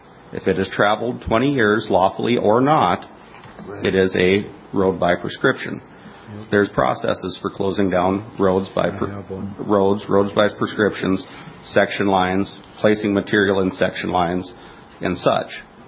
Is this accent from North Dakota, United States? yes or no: yes; Cheyenne, North Dakota, United States; I'm from Cheyenne, which would be just south of here.